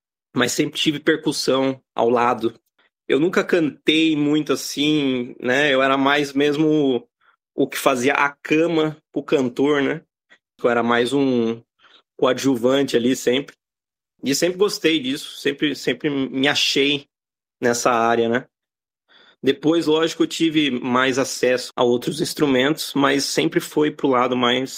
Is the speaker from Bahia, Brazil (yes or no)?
no; Itapetininga, São Paulo, Brazil; moved away as an adult; now in Australia; Olá, eu cheguei na Austrália em 2009. Eu sou de Itapetininga, no interior de São Paulo. Acabei de fazer 37 anos.